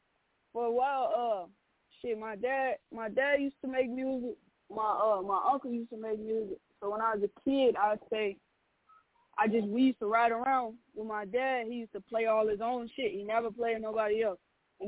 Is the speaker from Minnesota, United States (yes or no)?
yes; Minneapolis, Minnesota, United States; You know, I'm from North Minneapolis, for real.